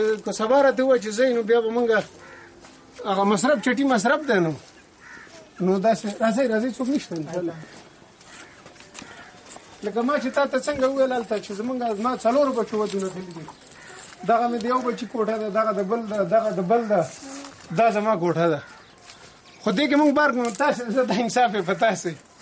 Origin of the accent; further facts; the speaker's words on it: Kunar, Afghanistan; مونږ خپل ذاتی د کونړ یو